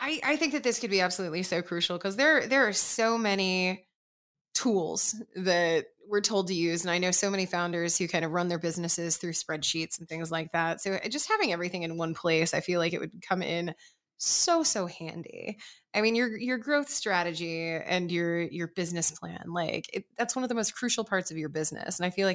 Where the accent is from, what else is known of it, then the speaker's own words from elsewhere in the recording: St. Louis, Missouri, United States; I'm originally from St. Louis, and St. Louis has the second largest Mardi Gras celebration in the world.